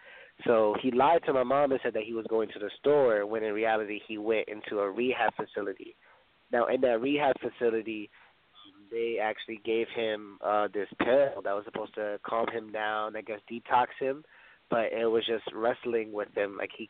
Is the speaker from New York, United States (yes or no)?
yes; Bronx, New York, United States; I was born and raised in the Bronx to what I thought was a single mom.